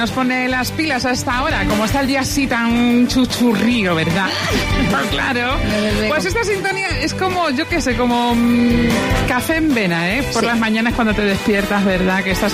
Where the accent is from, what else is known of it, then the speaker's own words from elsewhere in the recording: Extremadura, Spain; somos extremeños